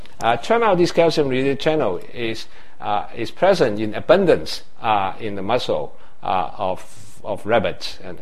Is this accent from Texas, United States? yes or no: yes; Texas, United States; I consider to be most conservative way, since I come from Texas.